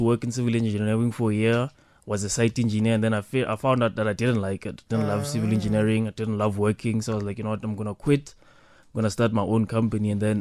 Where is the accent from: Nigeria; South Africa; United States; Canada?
South Africa; And for me, being a South African, it was a bike.